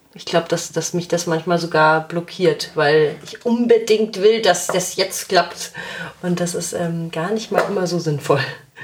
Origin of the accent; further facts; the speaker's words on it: Munich, Bavaria, Germany; wir sind alle aus München